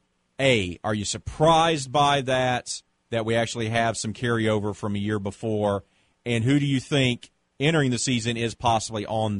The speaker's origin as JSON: {"language": "English", "town": "Mobile", "region": "Alabama", "country": "United States", "said": "I'm from Alabama. I'm from Mobile. I understand that dynamic."}